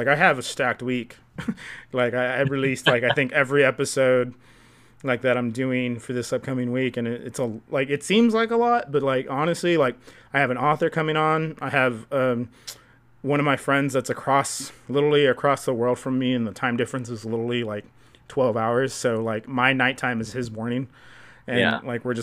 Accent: Eagle Pass, Texas, United States; because I come from Eagle Pass, Texas, and, you know, I think the population's like 60,000, 50,000, I don't even remember. But it was such a small city then, and it's consistently growing.

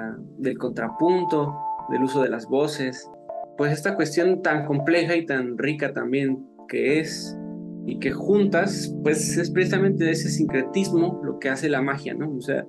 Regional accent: Mexico City, Mexico; yo soy chilango, o sea, yo soy de la Ciudad de México, o sea, mi tradición es todo de la música, o sea, no tengo una tradición folclórica, digamos, de una región.

